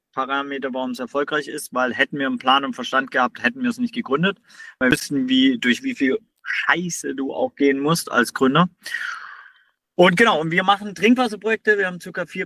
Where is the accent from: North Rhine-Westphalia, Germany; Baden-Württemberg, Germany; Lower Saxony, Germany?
Baden-Württemberg, Germany; auch wenn Benny und ich und ein paar andere noch Schwaben sind und dort aufgewachsen sind, eher im Bildungsbürgertum.